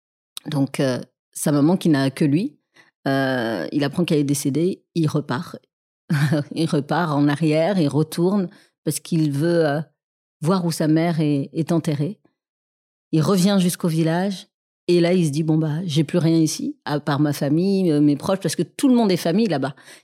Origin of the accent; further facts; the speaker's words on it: Senegal; On ne connaît pas la solitude quand on vient du Sénégal et particulièrement de ce peuple peul d'où je viens.